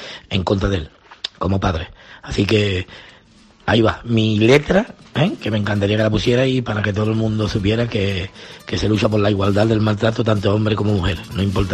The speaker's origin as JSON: {"language": "Spanish", "town": "Cádiz", "region": "Andalusia", "country": "Spain", "said": "de Cádiz, y carnavalero, y gaditano, y por supuesto cadista."}